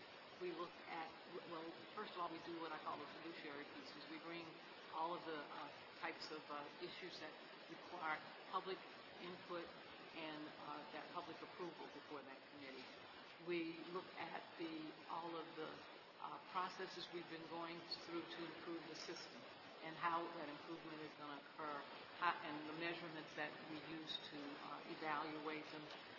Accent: Fairfax County, Virginia, United States; Metro Board member, and I'm from Fairfax County, and I'm a voting member.

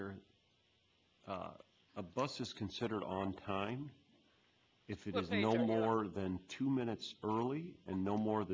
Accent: Midwest, United States; I'm from the Midwest as well.

